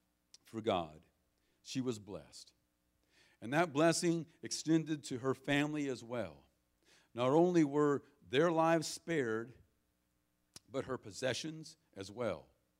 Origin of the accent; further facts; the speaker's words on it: Marysville, California, United States; But I've seen it in my own hometown of Marysville, California. My hometown was famous this week.